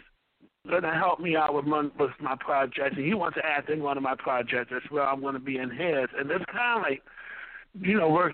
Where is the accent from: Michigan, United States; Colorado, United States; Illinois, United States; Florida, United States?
Michigan, United States; Okay, because, you know, I'm from Michigan, too, near Detroit.